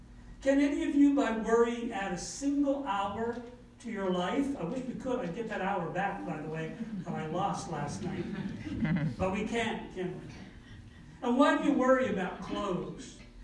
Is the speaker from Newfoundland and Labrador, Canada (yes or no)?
no; New Brunswick, Canada; I grew up in New Brunswick. And you know New Brunswick? New Brunswick has very fertile soil, but it also has very rocky soil.